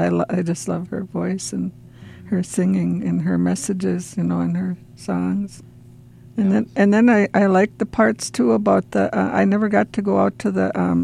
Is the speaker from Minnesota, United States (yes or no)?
yes; Nett Lake, Minnesota, United States; I'm from Net Lake here on the Boys Fort Reservation. I've lived here all my life, and I'm an elder.